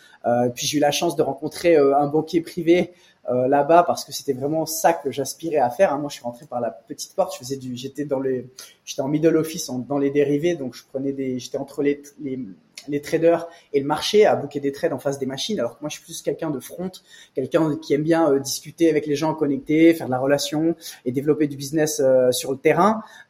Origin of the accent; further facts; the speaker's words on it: Nice, Provence-Alpes-Côte d'Azur, France; Donc, moi, je suis niçois. J'ai 33 ans. J'ai grandi à Nice. J'ai fait mes études au Canada.